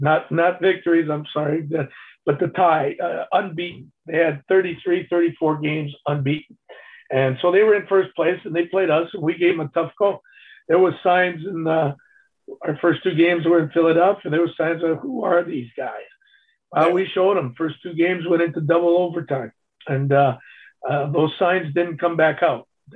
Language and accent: English; Windsor, Ontario, Canada; Growing up in Windsor, and you knew about Detroit, although they were never my favorite team.